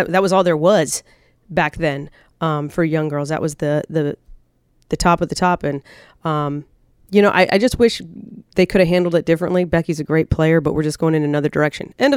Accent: United States; because I was as staunch American, arrogant, you know, we're the biggest, baddest, best.

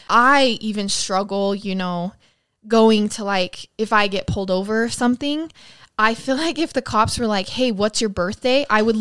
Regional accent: Idaho Falls, Idaho, United States; But in my hometown of Idaho Falls, way back when, there was a rape and a murder of a young girl.

